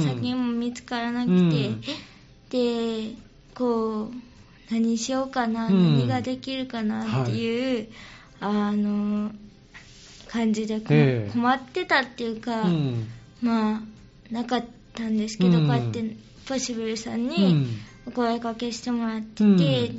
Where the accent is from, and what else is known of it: Nishiwaki, Hyogo, Japan